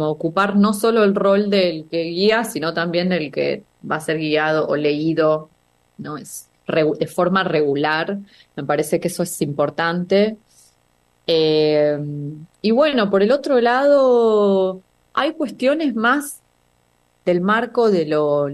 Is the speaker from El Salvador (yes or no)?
no; Buenos Aires, Argentina; now in London, United Kingdom; nací en Argentina y no sé lo que es nacer en Japón. O no sé, o sea, fui criada en Argentina, en Buenos Aires, y no sé lo que es ser criado acá en Londres, donde vivo